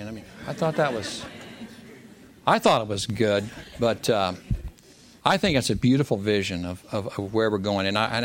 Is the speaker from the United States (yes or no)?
yes; United States; Now, I'm an American, and what makes it interesting to be here is the differences between America and Belgium and all the other cultures.